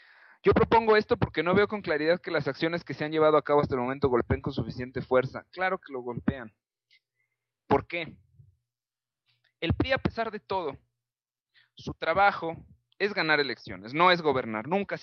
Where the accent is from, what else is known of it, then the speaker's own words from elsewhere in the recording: Mexico; No podemos como mexicanos hacer absolutamente nada en contra del Fondo Monetario Internacional